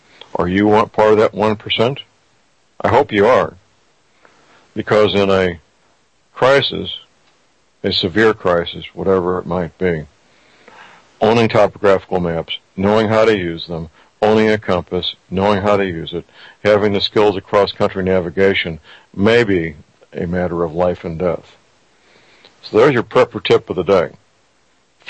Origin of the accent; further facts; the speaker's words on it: St. Louis, Missouri, United States; living and practicing in my hometown, St. Louis, Missouri.